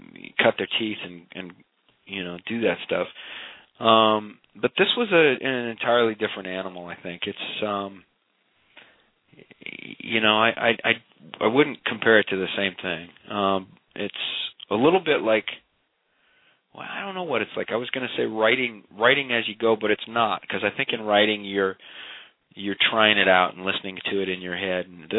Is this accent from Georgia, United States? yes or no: no; Iowa, United States; also born or lived in Chicago; now in Los Angeles, United States; You know, I grew up in Iowa. I spent probably three and a half years in Chicago in the early 90s, and I've lived in L.A. for 20 years since then.